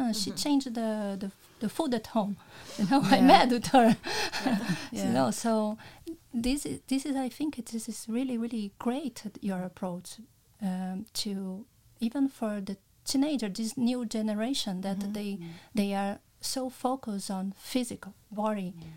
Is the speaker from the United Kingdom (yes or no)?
no; Brazil; English is a second language; now in Luxembourg; I came from Brazil